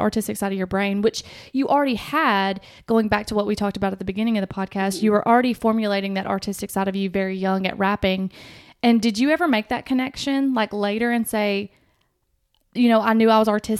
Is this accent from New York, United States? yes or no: no; Winchester, Tennessee, United States; Because I had several high school friends, because I'm from a very small town. I'm not from here either. I'm from Winchester, Tennessee.